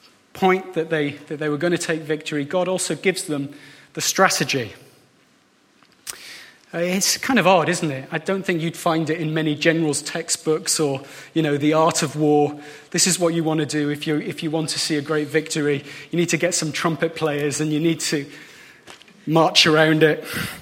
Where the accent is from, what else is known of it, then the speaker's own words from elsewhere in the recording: Edinburgh, Scotland, United Kingdom; when I was growing up in Edinburgh